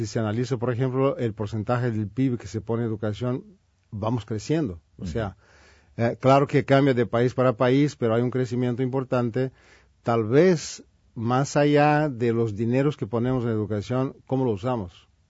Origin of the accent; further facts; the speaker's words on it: Minas Gerais, Brazil; Spanish is a second language; Soy de Minas Gerais, de Minas montañas. También tenemos algo de frío.